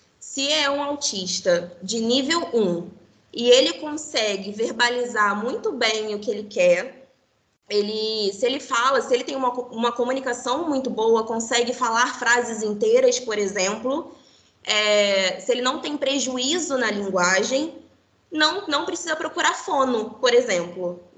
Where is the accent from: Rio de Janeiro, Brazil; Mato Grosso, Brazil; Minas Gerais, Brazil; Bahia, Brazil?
Rio de Janeiro, Brazil; Cabo Frio; eu sou de Cabo Frio, vou fazer 25 anos esse mês